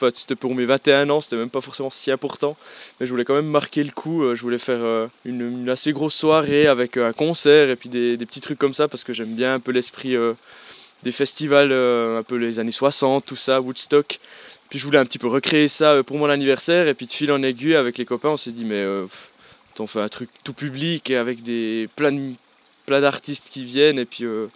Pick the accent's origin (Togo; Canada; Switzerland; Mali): Switzerland; Bern; accent: Bernese Jura; Moi, j'ai fait le gymnase à Bienne, maintenant je suis en études à Berne. Et du coup, c'est plus, bah voilà, je viens du Jura bernois, je suis le mec qui a l'accent coupé au rasoir, et puis qui vient de la Cambrousse